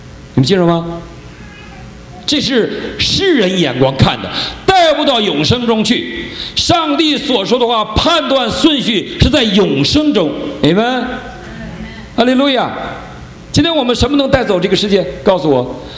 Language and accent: Chinese; Northeast China, China; 我是东北人，他是上海人，你知道，东北人长得黑，